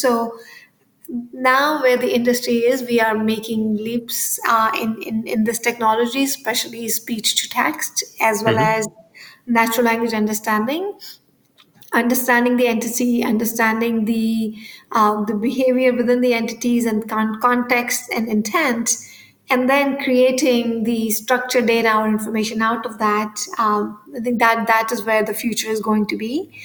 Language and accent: English; India; I grew up in India